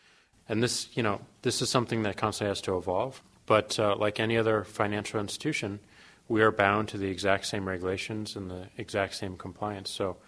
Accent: St. Louis, Missouri, United States; I'm from St. Louis

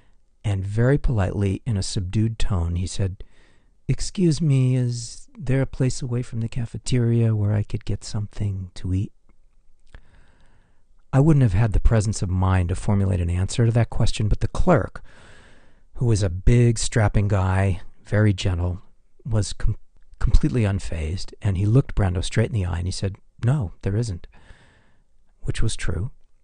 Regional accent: Los Angeles, California, United States; born there; I was born in Los Angeles, where I still live.

